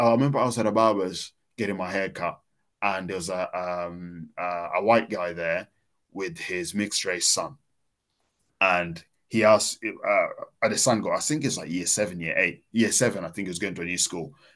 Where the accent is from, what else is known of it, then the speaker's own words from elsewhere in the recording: Kenya; now in United Kingdom; Probably more homelessness here than I saw when I was growing up in Kenya.